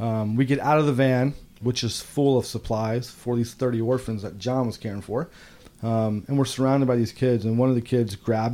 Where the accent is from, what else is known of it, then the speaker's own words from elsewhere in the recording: California, United States; And I grew up just outside of Oakland, California.